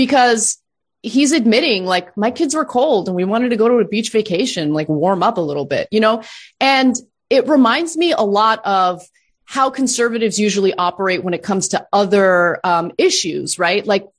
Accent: California, United States; as a Californian who's, you know, in Los Angeles right now

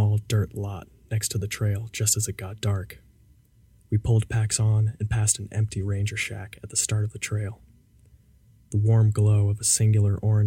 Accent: Fredericksburg, Virginia, United States; moved away; It was October, and I was visiting Fredericksburg, Virginia, my hometown.

